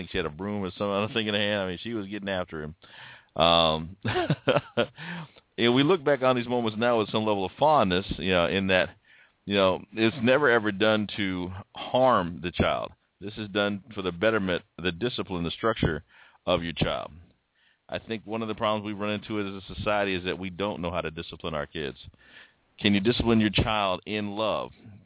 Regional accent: Gillsburg, Illinois, United States; one of my dear friends from my hometown of Gillsburg, Illinois.

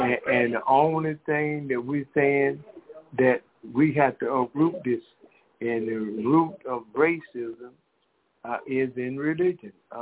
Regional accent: Decatur, Georgia, United States; She had to tie some loose ends, and we are from Decatur, Georgia.

